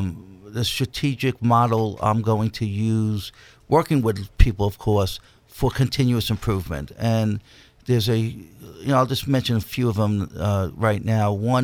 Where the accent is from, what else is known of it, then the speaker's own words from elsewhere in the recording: New York, United States; When I grew up in New York, I used to go across the street from my house was PS214 and we had all these cement chess boards.